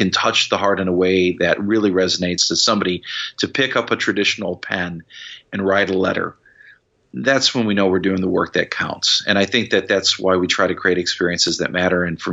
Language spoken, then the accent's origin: English; Illinois, United States; I'm from Chicagoland originally, and so I kind of have the same kind of Midwest roots.